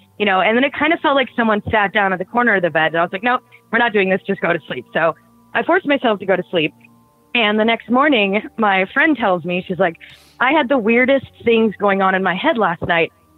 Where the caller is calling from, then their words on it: Eureka Springs, Arkansas, United States; Hi, this is … I'm calling from Eureka Springs, Arkansas.